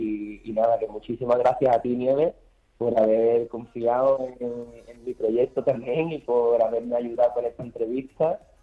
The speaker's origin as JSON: {"language": "Spanish", "region": "Andalusia", "country": "Spain", "said": "Y estoy muy orgulloso de ser andaluz, de tener nuestro acento, de tener ese salero"}